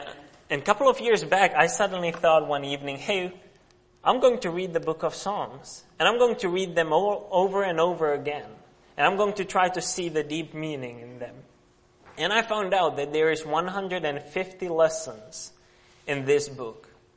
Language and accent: English; Czechia; English is a second language; I come from a country called Czech Republic, which is in the middle of Europe, and that's where I grew up.